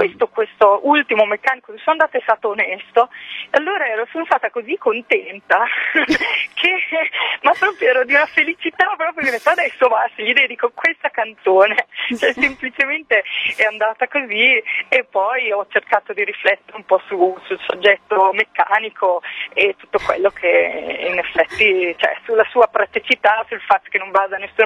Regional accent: Rimini, Emilia-Romagna, Italy; Io sono riminese di origine e cercavo un posto un po' dalle mie parti.

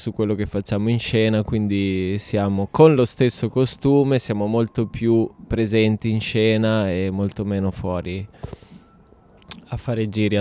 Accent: Padua, Veneto, Italy; io ho spinto per restare in Veneto perché mi piace proprio. Io sono di Padova

